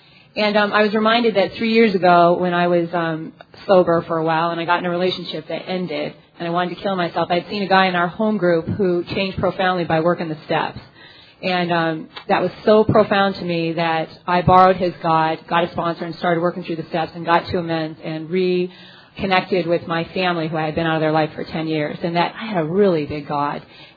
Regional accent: Seattle, Washington, United States; I'm an alcoholic from Seattle.

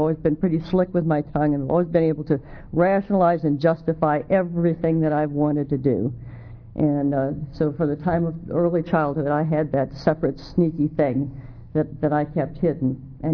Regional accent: Michigan, United States; I grew up in Michigan, and the drinking age was 21.

